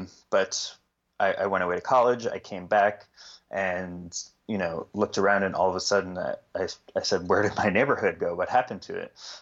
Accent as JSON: {"language": "English", "town": "New York City", "region": "New York", "country": "United States", "tie": "born or raised there", "said": "As I said, I grew up in the West Village, and I kind of have this idealized image of it now that I'm an adult"}